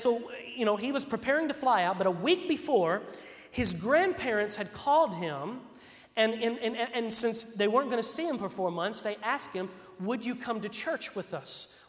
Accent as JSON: {"language": "English", "region": "Arkansas", "country": "United States", "tie": "born or raised there", "said": "because remember, we grew up in Arkansas, or as it says in Arkansas, Arkansas."}